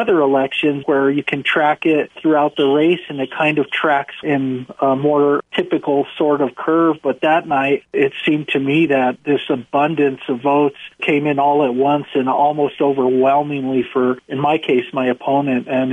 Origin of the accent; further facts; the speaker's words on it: Belen, New Mexico, United States; I'm born and raised in New Mexico. I come from Belen, where I graduated high school.